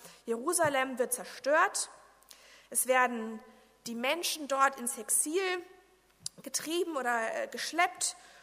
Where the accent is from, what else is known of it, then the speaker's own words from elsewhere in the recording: Romania; Ich komme ursprünglich aus Rumänien